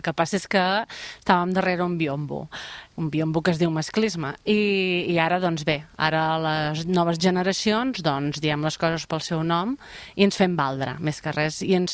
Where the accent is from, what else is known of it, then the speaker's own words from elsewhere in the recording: Vilallonga del Camp, Catalonia, Spain; Som aquí, és terme d'Alcover, però bueno, jo sóc de Vilallonga.